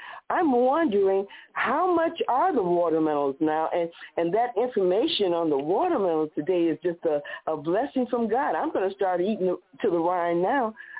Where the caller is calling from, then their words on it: Chicago, Illinois, United States; calling from Chicago, Illinois.